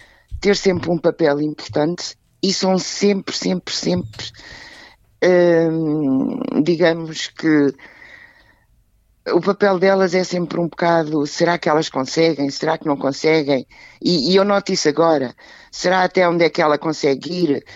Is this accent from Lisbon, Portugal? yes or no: yes; Lisbon, Portugal; Eu sou freguesa da freguesia de Campo de Ourique, onde nasci e vivo.